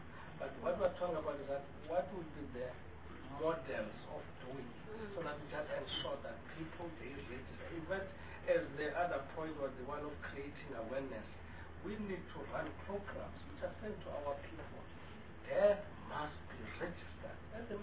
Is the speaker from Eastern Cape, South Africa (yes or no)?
yes; Eastern Cape, South Africa; where I grew up in the Eastern Cape